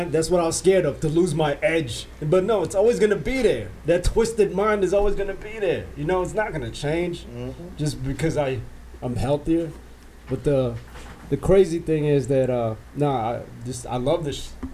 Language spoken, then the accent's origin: English; Jersey City, New Jersey, United States; now in Long Beach, United States; I grew up in Jersey City.